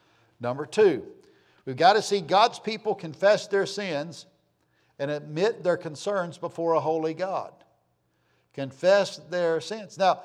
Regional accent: Florida, United States; That's the prayer that we prayed over our food all my life growing up in Northeast Florida.

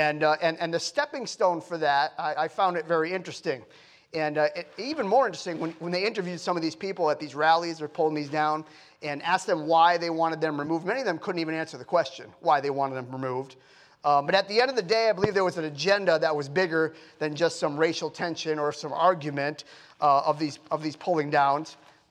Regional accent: United States; I'm a pastor, I'm a Christian first, but I'm also an American.

